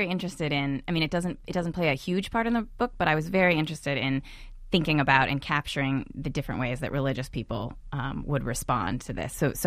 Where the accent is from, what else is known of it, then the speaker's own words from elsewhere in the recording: California, United States; I was learning from my experience growing up in California